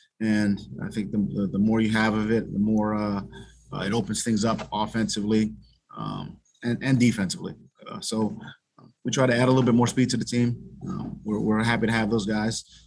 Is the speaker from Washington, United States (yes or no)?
no; Brooklyn, New York, United States; My personal journey growing up in Brooklyn, New York, and obviously had some challenges.